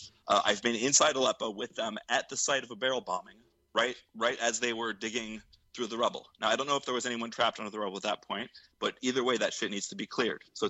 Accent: United States; I'm an American.

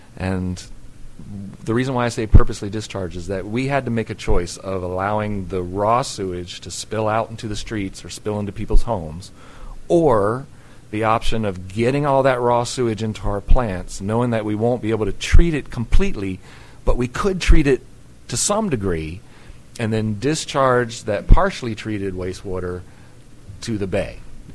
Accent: Jacksonville, Florida, United States; I'm from Florida. I grew up in Jacksonville and spent most of my life up in the North Florida area.

